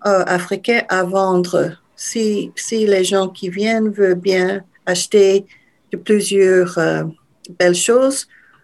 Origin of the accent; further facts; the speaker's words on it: DR Congo; j'ai grandi en République démocratique du Congo.